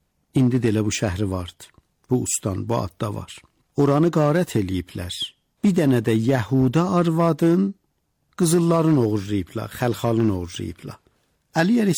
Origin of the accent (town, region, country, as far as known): Iran